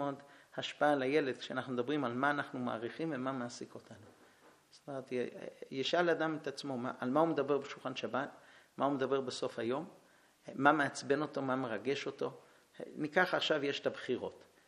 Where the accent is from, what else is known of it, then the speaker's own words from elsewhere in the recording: New York, United States; now in Israel; אני גדלתי בבית שההורים שלי ירדו ומגיל 4:30 גדלתי בארצות הברית עם כל המשפחה בארץ. כל פעם שהגיע קרוב משפחה לניו יורק